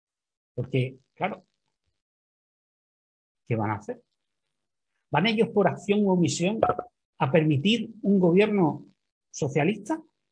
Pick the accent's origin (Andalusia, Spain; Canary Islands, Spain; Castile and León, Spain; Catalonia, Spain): Andalusia, Spain; para Vox lo de menos somos los andaluces.